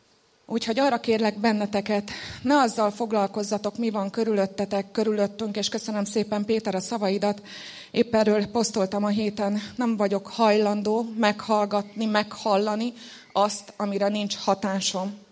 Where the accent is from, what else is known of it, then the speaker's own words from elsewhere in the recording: Móricgát, Bács-Kiskun, Hungary; De én innen származom, az Alföldről, egy 500 fős kis faluból. Sokan azt sem tudják, hol van Móricz Gát.